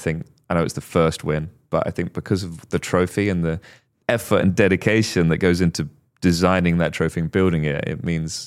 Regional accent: United Kingdom; we're British

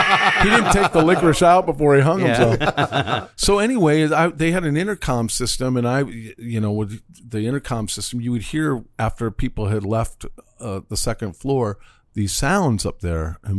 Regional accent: St. Louis, Missouri, United States; I was living in St. Louis, Missouri. I was born in St. Louis.

